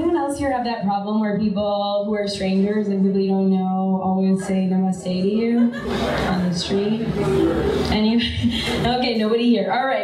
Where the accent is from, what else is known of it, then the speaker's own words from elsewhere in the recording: Sudbury, Ontario, Canada; So I'm from Sudbury, which, if you haven't heard of it before, it's the place everybody goes for grade 7 trips. It was really white.